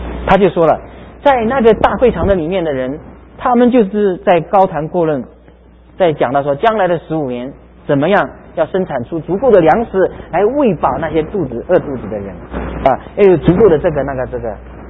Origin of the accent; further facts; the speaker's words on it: Fujian, China; 福州话比较难懂我们福建人我不懂他的福州话